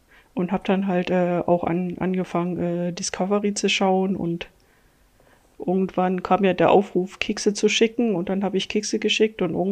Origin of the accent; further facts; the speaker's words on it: East Germany, Germany; Ich bin in der DDR aufgewachsen, dann kam der Wechsel in die BRD